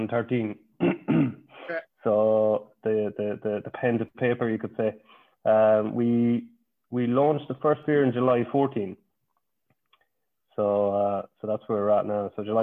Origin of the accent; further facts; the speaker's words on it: Ballymote, Connacht, Ireland; I'm born and raised in Ballymote. I'm the only fella from Ballymote